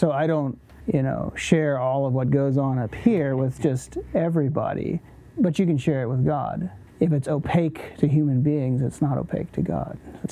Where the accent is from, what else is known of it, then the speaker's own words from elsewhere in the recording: Virginia, United States; born there; now in Lancaster, United States; Yeah, so I was born in Virginia. Now I live in Lancaster. Never thought I would end up here.